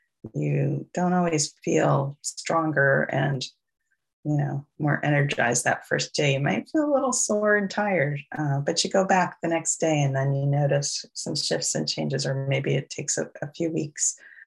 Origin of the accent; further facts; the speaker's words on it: New York, United States; accent: New York; That was my New York accent popping out.